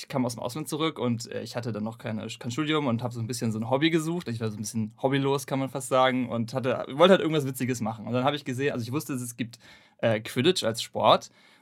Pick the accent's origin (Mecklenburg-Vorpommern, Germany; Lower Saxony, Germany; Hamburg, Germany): Hamburg, Germany; Ich bin 23 Jahre alt, bin Hamburger